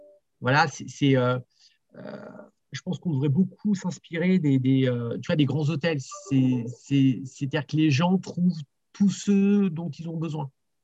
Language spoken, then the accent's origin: French; Provence-Alpes-Côte d'Azur, France; Moi, je suis issu du Var, donc tu vois, c'est un truc tout bête, mais dans le Var, quand tu as un tournoi open, tu as soirée tous les soirs